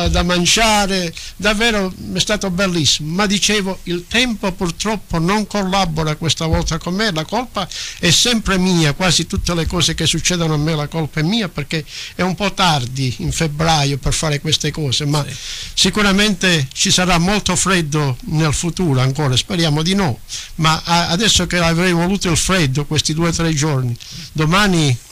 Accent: Calabria, Italy; E magari io sono calabrese proprio al 100%

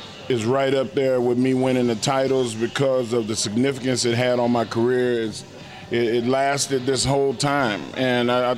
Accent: Texas, United States; Growing up in Texas, it's pretty common.

